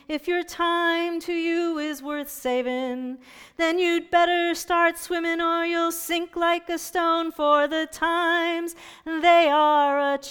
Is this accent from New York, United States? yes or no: yes; New York, United States; I'm a New Yorker.